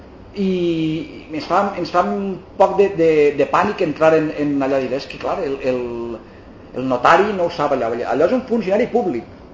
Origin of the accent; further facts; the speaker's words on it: Alcoy, Valencian Community, Spain; Si així jo soc d'Alcoi, puc demanar que em posen Alcoi amb la I llatina